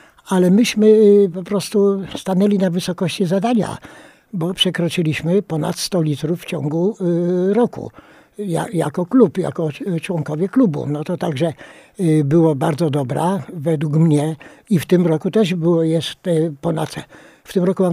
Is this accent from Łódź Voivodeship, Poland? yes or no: yes; Sieradz, Łódź Voivodeship, Poland; to ta krew została przeznaczona dla wojewódzkiego szpitala u nas w Sieradzu, dla mieszkańców Sieradza. Że także my takie akcje też robimy. No nie tylko do Matki Polki, dla dzieci potrzebujących, ale robimy tak samo dla mieszkańców naszego grodu, bo my jesteśmy w tym grodzie wychowani.